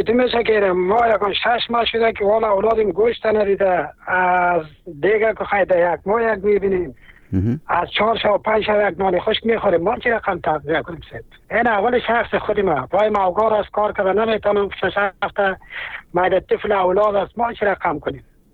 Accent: Mazar-i-Sharif, Balkh, Afghanistan; از مزار شریف هستم

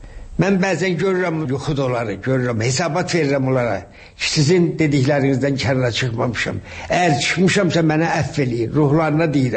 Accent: Shaki, Shaki-Zagatala, Azerbaijan; born or raised there

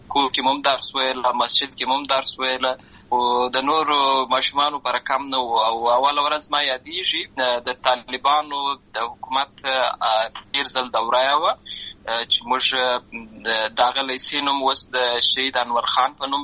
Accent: Lashkar Gah, Helmand, Afghanistan; زه په اصل کې د اروزګان ولایت یم، اما زه په هلمند ولایت لشکرګاه کې پیدا شوی یم، همالته لوی شوی یم، همالته مې ښوونځی لوستی ده، همالته مې ټول ژوند مې له هماغه ځای څخه پیل شوی دی، خو په اصل کې زه د اروزګان ولایت څخه.

